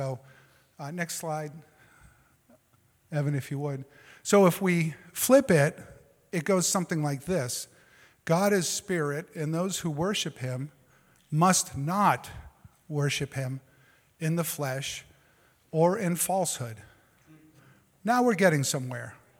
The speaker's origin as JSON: {"language": "English", "region": "Massachusetts", "country": "United States", "said": "The arrogance, and please, I'm from Massachusetts, receive this as best you can."}